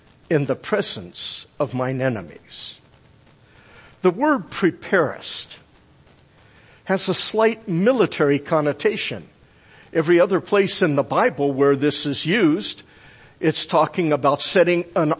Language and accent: English; Virginia, United States; No wonder I was brought up in Virginia to hate Abraham Lincoln.